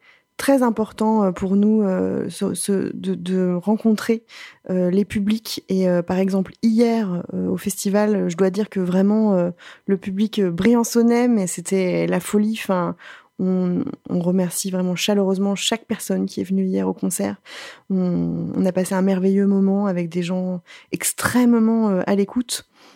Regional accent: Le Havre, Normandy, France; Il y avait un morceau à l'époque qu'on jouait qui rendait hommage à ma ville, Le Havre, dont je suis normande au départ.

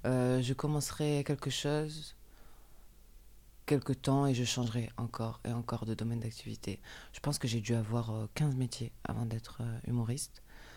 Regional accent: Marseille, Provence-Alpes-Côte d'Azur, France; Oui, je viens de Marseille. Je suis née dans le 5e arrondissement de Marseille. J'ai pas très l'accent, mais.

